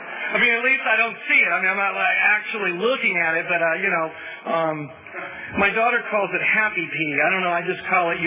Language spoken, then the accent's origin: English; Lompoc, California, United States; So I'm from Lompoc, and if you're wondering where that's at, that is between Santa Barbara and Pismo Beach, which is geographically correct.